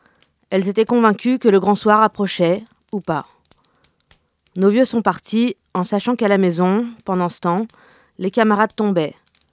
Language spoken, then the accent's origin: French; Lyon, Auvergne-Rhône-Alpes, France; born there; Je suis née à Lyon, durant l'exil de mes parents qui débarquaient d'Argentine.